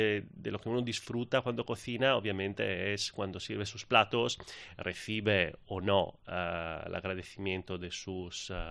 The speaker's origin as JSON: {"language": "Spanish", "country": "Italy", "second_language": "Spanish", "said": "Sobre todo de mi acento"}